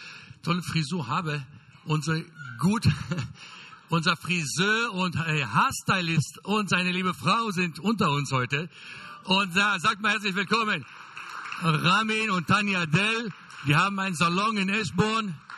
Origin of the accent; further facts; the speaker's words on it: Israel; also born or lived in Germany; weshalb ich als Israeli Deutsch spreche, das kommt daher, ich bin in Deutschland geboren. Mit 11 Jahren sind wir nach Israel eingewandert und leben dort, seitdem ich 11 Jahre bin, lebe ich dort in Israel, bin dort aufgewachsen.